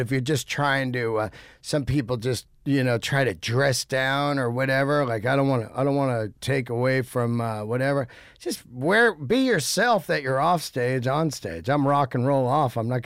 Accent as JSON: {"language": "English", "region": "California", "country": "United States", "tie": "born or raised there", "said": "I grew up in the Bay Area and it was just a smothering of Gap cotton dockers."}